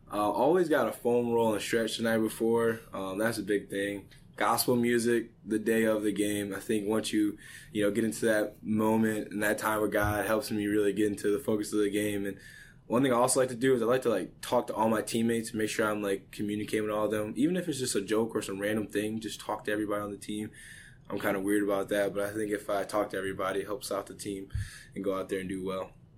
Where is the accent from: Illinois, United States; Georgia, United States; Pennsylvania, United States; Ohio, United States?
Ohio, United States; I was born in Ohio, I grew up there, so first little league team, went out there, was number 88, played cornerback